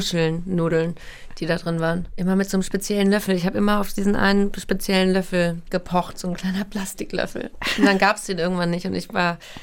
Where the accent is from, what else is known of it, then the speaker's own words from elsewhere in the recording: Hamburg, Germany; also born or lived in New York; Ich bin in New York geboren, weil meine Eltern damals in New York gewohnt haben. Bin dann aber relativ früh wieder nach Hamburg gezogen und bin in Hamburg aufgewachsen. Also ich war unter einem Jahr, als ich wieder nach Hamburg gezogen bin.